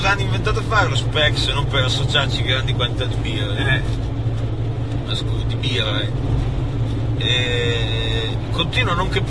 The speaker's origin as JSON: {"language": "Italian", "region": "Emilia-Romagna", "country": "Italy", "said": "è vero che veniamo dalla Romagna, che è un posto dove effettivamente non si mangia male."}